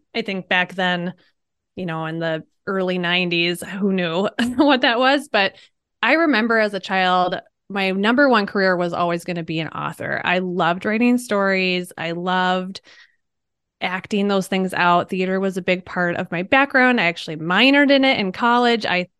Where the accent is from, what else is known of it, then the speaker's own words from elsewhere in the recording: Wisconsin, United States; And I have been in Minnesota probably, 15 years. I came from Wisconsin. So I've basically been a Midwest girl my whole life.